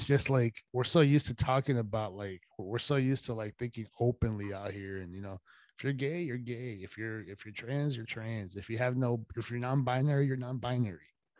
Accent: California, United States; For example, since we grew up here in the Bay Area, most people in our area are more liberal, right?

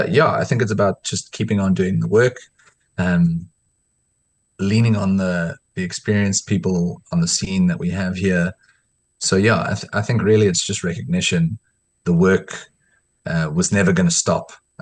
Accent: Eastern Cape, South Africa; I do think that growing up in the Eastern Cape is a massive advantage. It really is a multicultural space.

